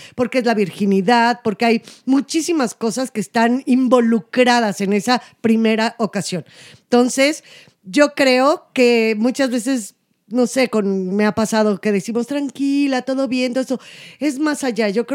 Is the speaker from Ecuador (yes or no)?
no; Mexico; se los digo yo como … como mujer, como mexicana, como de este país.